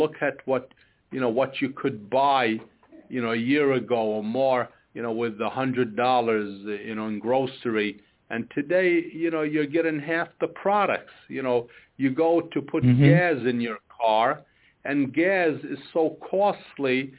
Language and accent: English; New York, United States; what we as families growing up in New York, especially immigrant families, need to do to get ahead.